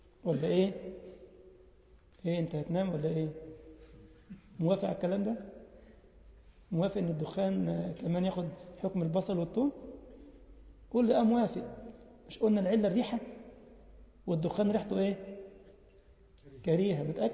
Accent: Egypt; في فلسطين ما عندكوش، او عندنا في مصر

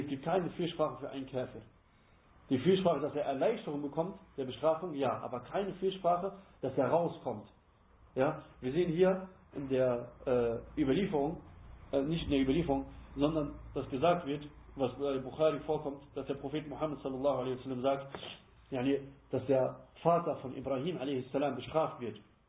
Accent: Morocco; German is a second language; Ja, das gibt es bei uns in Marokko ist zum Beispiel so, wenn du jemanden beleidigen möchtest, dann erwähnst du genau dieses Tier.

